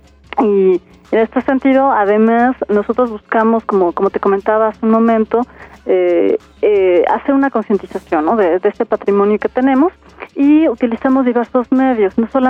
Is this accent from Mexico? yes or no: yes; Mexico; que realmente como mexicanos, como gente que vivimos en el DF, valoremos y disfrutemos todavía más lo que tenemos